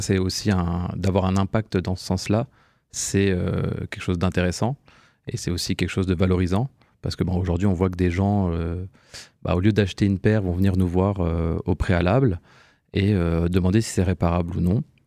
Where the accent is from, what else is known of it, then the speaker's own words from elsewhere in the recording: Nancy, Grand Est, France; j'ai 32 ans, je suis originaire de Nancy